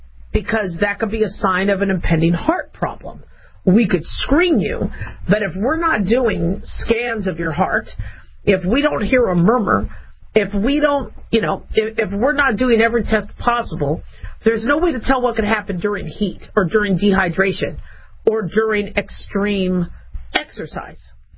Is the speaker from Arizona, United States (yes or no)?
yes; Phoenix, Arizona, United States; also born or lived in Las Vegas, United States; Now, I grew up in Phoenix and Vegas, so I went to 12 schools back and forth